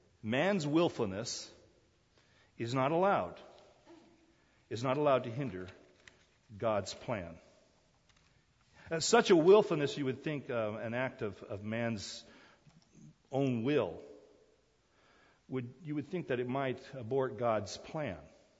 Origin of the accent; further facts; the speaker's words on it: South Korea; I grew up in Korea, as you know, and every summer we would go to the beach there.